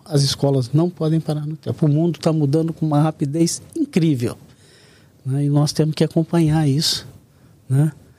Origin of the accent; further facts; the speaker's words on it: Minas Gerais, Brazil; a minha origem, eu sou mineiro, né?